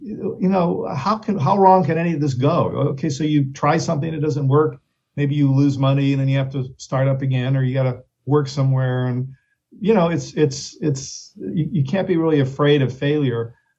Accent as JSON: {"language": "English", "country": "Italy", "tie": "born or raised there", "said": "And I grew up in Italy, so I was not here looking at TV."}